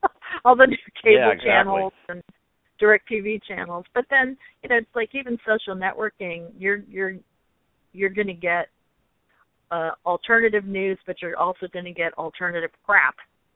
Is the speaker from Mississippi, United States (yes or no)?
no; New York, United States; But I'm Italian. I'm from New York. I can't stop talking as it is.